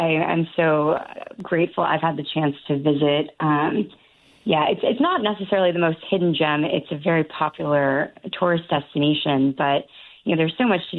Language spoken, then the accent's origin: English; Louisiana, United States; I grew up in Louisiana, so the Panhandle was a big vacation destination for my family